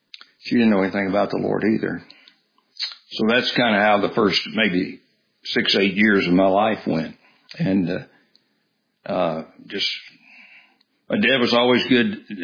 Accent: Memphis, Tennessee, United States; moved away as an adult; I grew up in Memphis, Tennessee.

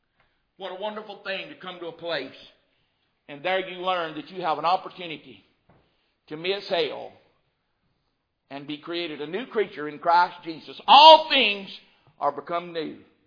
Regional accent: Bush, Louisiana, United States; now in Mississippi, United States; So I came from Bush, Louisiana. In fact, that's where I was born, was in Louisiana. And I got converted to Mississippi many years later.

